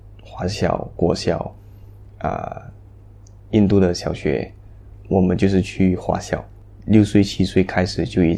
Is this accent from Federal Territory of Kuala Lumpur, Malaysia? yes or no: yes; Kuala Lumpur, Federal Territory of Kuala Lumpur, Malaysia; 我是来自吉隆坡的